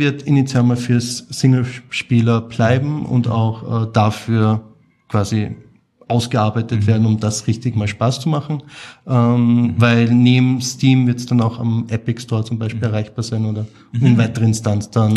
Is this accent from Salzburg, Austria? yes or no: no; Gleisdorf, Styria, Austria; Steiermark. Ich komme aus Kleisdorf, südöstlich quasi von Graz.